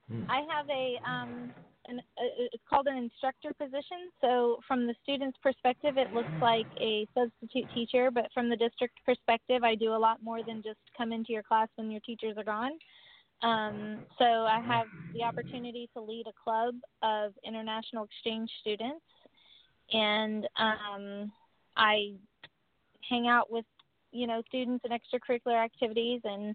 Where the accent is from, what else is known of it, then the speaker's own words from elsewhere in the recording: Missouri, United States; I'm from Missouri originally.